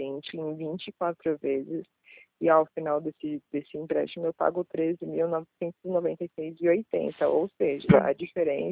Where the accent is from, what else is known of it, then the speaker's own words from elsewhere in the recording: São Paulo, Brazil; now in Suzano, Brazil; eu sou de São Paulo. Eu nasci